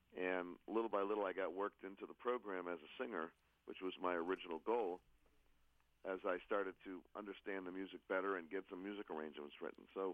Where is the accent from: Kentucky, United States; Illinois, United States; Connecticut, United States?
Connecticut, United States; I grew up in Connecticut, born and raised.